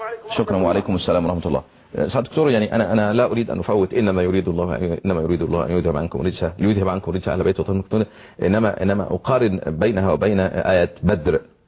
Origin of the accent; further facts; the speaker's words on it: Egypt; أنا كمصري